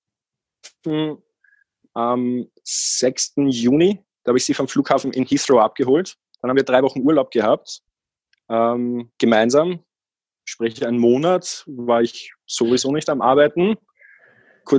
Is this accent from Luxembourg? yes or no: no; Austria; Ich bin aus Österreich